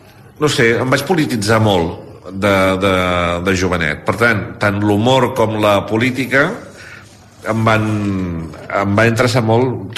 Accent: Badalona, Catalonia, Spain; jo em vaig criar a Badalona i llavors jo volia... jo em volia sentir badaloní

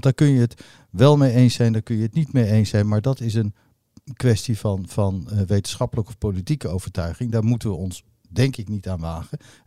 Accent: The Hague, South Holland, Netherlands; Dus ik ben een schollekop eigenlijk. Maar ik denk dat ik een Hagenees ben.

